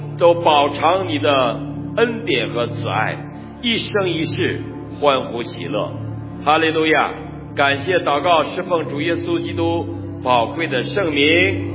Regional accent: China; moved away; 让我们这远离家乡、远离父母的海外游子可以在一起相聚。让我们在这里为我们的中国来祷告，为我们的家乡来祷告

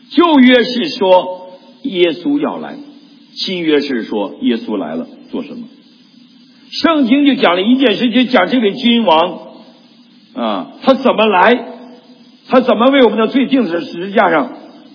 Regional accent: Northeast China, China; 我们东北驴是不可以骑的。我小的时候在乡下就骑驴

